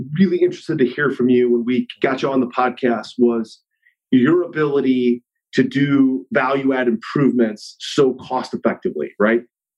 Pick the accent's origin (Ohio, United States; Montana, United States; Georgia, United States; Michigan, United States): Ohio, United States; Cleveland; Yeah, I'm from Cleveland, you know